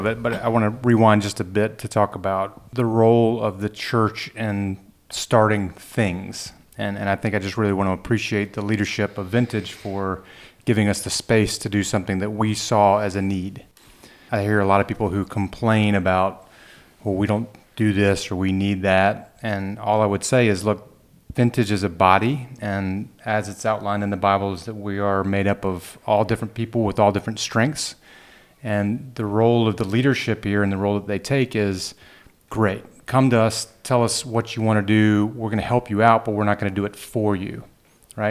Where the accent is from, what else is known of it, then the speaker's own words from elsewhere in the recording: North Carolina, United States; born and raised in North Carolina, grew up Catholic